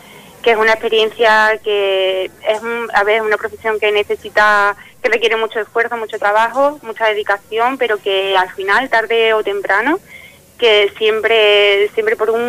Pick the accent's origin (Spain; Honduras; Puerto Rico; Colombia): Spain; Córdoba, Andalusia; está inspirado un poco en mi tierra, ¿no? En Córdoba, entre el cielo y la tierra de Córdoba